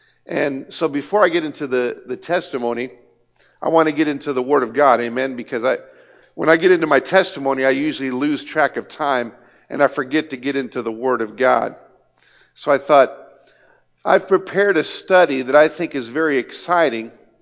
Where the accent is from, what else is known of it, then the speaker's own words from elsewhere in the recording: Kansas City, Kansas, United States; also born or lived in Cambodia; now in India; But then I was raised in Kansas City, so I'm a Kansas boy. But for the last 17 years, I've been living over in Asia.